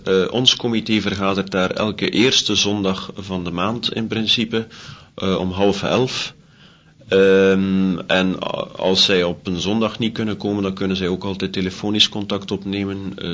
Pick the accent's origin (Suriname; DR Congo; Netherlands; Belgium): Belgium; Flanders; Als Vlamingen hebben wij het eigenlijk nog wel vrij goed.